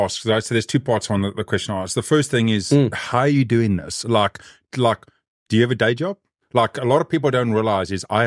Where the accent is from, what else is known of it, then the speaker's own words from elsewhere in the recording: South Africa; When we're off camera, I'm South African, I can bribe you.